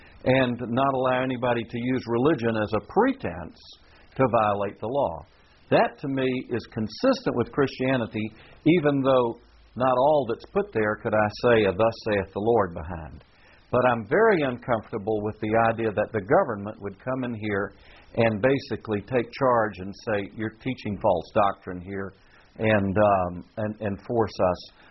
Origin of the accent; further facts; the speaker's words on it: United States; I'm an American. I have to confess it.